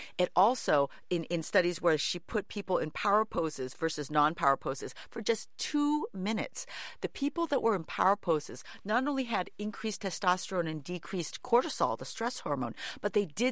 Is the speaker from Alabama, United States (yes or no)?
no; San Francisco, California, United States; My hometown is San Francisco. You know, I grew up in California playing a lot of tennis.